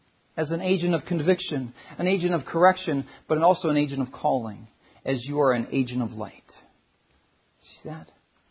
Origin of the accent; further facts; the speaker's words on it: Philippines; growing up in the Philippines, when we'd be out in the cities